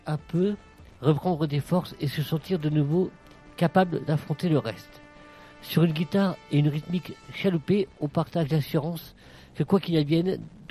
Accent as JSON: {"language": "French", "town": "La Ferté-Macé", "region": "Normandy", "country": "France", "said": "Donc, je viens de la Ferté-Macé et ça fait 10 ans que je suis comme travailleur ESAT à la Ferté-Macé."}